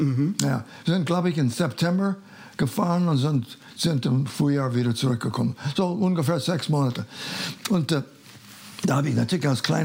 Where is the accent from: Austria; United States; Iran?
United States; Ashland, Ohio; also born or lived in Lorain; Das ist in Ohio, Bundesstaat Ohio, was am Eriesee ist, Lorain, Ohio. Und da bin ich dann sind meine Eltern umgezogen nach einer anderen kleinen Stadt, Ashland.